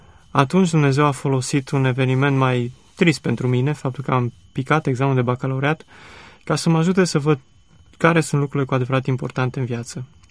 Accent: Sinaia, Prahova, Romania; M-am născut și am crescut în Sinaia

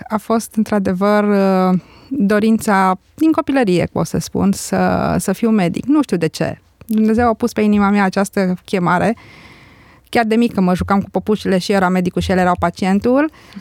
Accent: Pleșcuța, Arad County, Romania; moved away as an adult; also born or lived in Gura Hont; now in Timișoara, Romania; am născut în localitatea Gura Hon, județul Arad. Am trăit și am locuit și am crescut în Pleșcuța, județul Arad. Am venit la liceu la Arad, după care la facultate la Timișoara, unde am și rămas prin căsătorie și prin locul de muncă pe care îl am în prezent.

